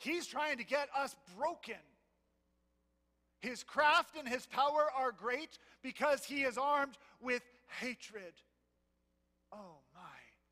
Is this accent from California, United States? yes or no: yes; Joshua Tree, California, United States; When I was little, there was a really, really big earthquake by my hometown. I lived in Joshua Tree.